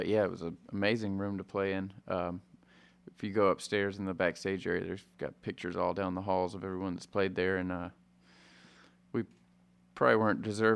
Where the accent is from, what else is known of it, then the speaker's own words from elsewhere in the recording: Augusta, Georgia, United States; and then also just growing up in my hometown and people that never escaped Augusta, Georgia.